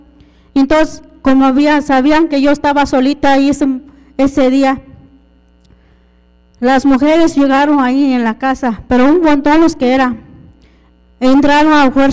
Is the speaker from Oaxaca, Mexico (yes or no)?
yes; San Juan Copala, Oaxaca, Mexico; vengo de San Juan Copala, el estado de Oaxaca, y nosotras mujeres fuimos desplazadas de San Juan Copala